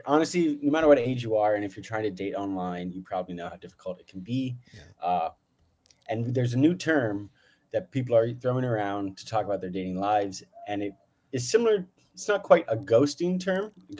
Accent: California, United States; I also have some friends who are really big Niners fans because I'm from the Bay Area.

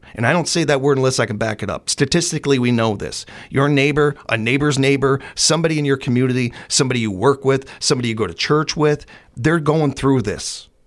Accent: United States; I am not a Democrat or a Republican. I'm an American

